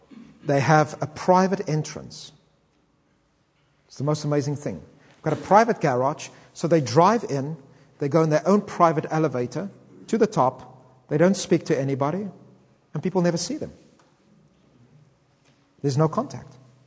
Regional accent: South Africa; It's very difficult for me. I come from South Africa, so I'm not always used to this.

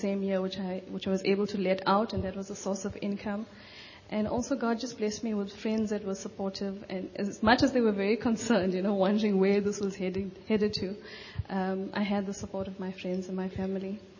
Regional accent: Durban, KwaZulu-Natal, South Africa; and I grew up in Durban.

